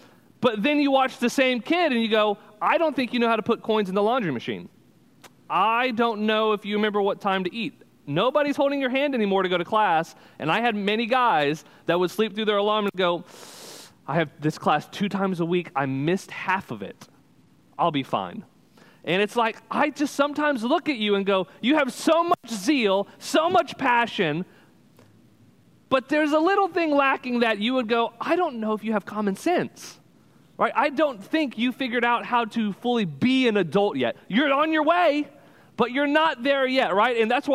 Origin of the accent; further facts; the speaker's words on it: Texas, United States; I'm originally from Texas with my family. We grew up down there